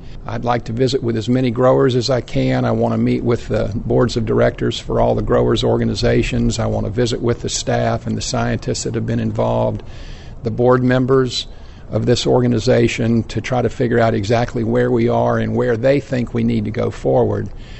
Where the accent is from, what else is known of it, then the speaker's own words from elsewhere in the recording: Winter Haven, Florida, United States; Well, I'm a third-generation Floridian. I grew up in Winter Haven, attended the public schools there, and went to the University of Florida undergraduate and law school.